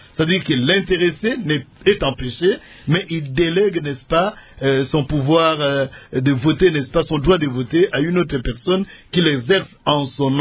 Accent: DR Congo; chez nous, en République démocratique du Congo

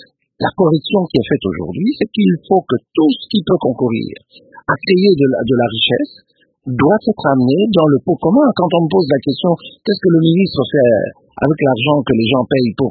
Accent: Ecuador; French is a second language; Je suis de l'Équateur, je sais bien que je viens d'une province malheureusement très pauvre.

